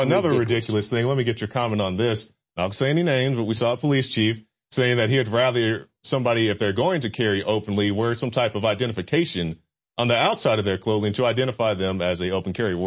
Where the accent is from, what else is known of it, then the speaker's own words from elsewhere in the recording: Oklahoma, United States; Because, Mike, just in my home state of Oklahoma, I think, was it 2013, 2012, we passed open carry.